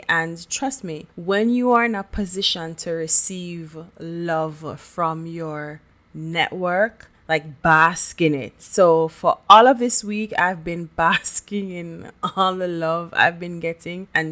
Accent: Jamaica; now in Canada; I am Jamaican by birth. A very proud Jamaican. Big up yard. But I moved to Canada 6 years ago.

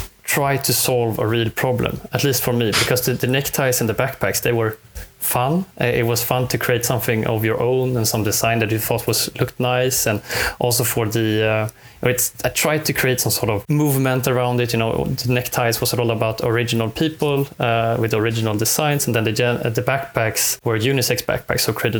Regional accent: Stockholm County, Sweden; I am from the Stockholm archipelago, always been growing out in the I've grown up in the sea, in the archipelago

